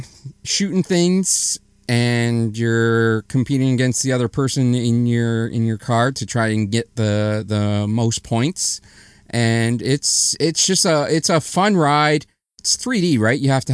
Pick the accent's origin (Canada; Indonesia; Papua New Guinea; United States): Canada; I've never seen poutine made that way ever in my years of being Canadian.